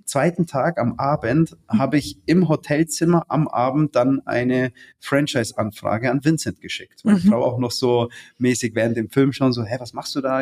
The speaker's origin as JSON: {"language": "German", "town": "Nuremberg", "region": "Bavaria", "country": "Germany", "said": "ursprünglich bin ich aus Nürnberg tatsächlich. Mhm. Ja. Ich bin zwar kein Franke an sich, man hört es ja glaube ich nicht wirklich raus so"}